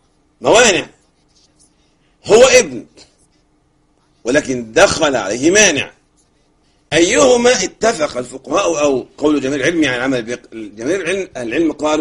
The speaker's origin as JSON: {"language": "Arabic", "country": "Egypt"}